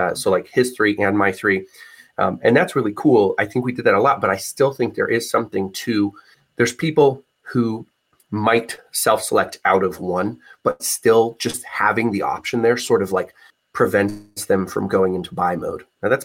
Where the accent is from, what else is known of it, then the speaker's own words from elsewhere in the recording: Nebraska, United States; I would tell people I was from the Midwest, and they'd be like, Nebraska's not the Midwest.